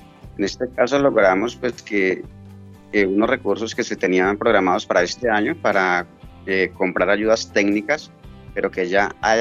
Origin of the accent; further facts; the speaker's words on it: Mesetas, Meta, Colombia; also born or lived in Cali; soy una persona de 47 años de edad, nací en Cali, me trajeron muy chiquitico al llano y me crié aquí en Mesetas, departamento del Meta.